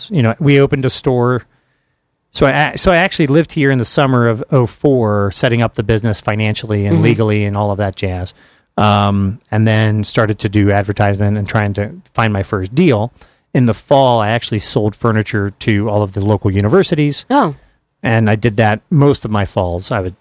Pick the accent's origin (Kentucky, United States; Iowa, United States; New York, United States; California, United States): Kentucky, United States; I'm not a storm guy, but I'm from Kentucky, so like hurricanes didn't mean anything to me.